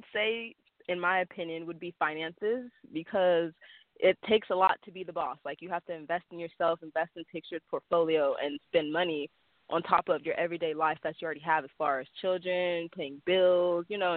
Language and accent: English; Sacramento, California, United States; I'm from Sacramento, California.